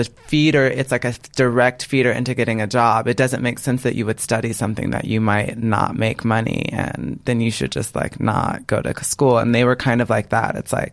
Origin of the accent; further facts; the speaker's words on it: Texas, United States; because it's growing up in Texas. We were like middle class, totally fine.